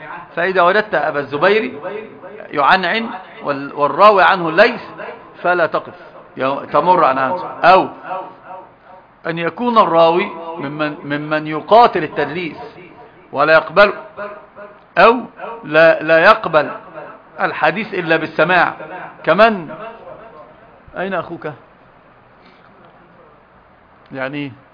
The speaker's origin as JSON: {"language": "Arabic", "country": "Egypt"}